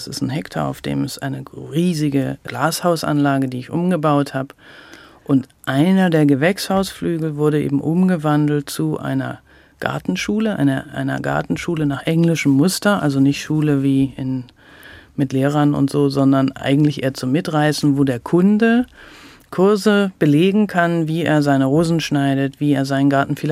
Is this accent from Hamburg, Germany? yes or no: yes; Hamburg, Germany; born there; Ich bin ja Hamburgerin, gebürtige Hamburgerin.